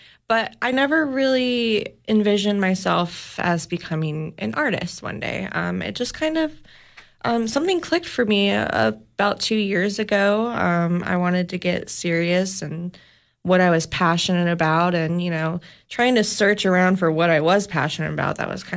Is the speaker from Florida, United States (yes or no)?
yes; Florida, United States; moved away; So I'm originally from Florida and I moved here to this area probably about 5 years ago now.